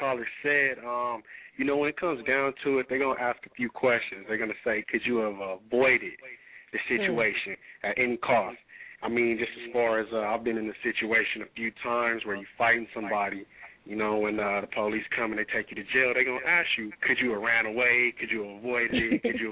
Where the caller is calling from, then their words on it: California, United States; I'm calling from California.